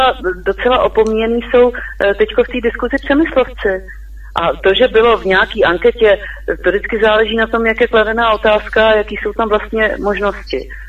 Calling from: Prague, Czechia; Já jsem posluchačka z Prahy.

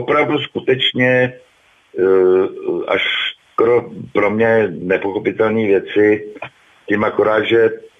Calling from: Ústí nad Labem, Ústí nad Labem Region, Czechia; Já jsem z Ústí nad Labem

